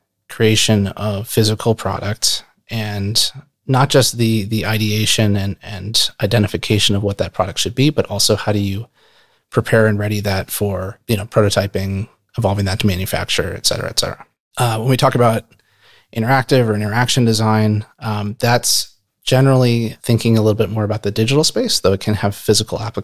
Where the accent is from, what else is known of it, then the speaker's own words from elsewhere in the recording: South Bend, Indiana, United States; Which was funny for me because I grew up in South Bend.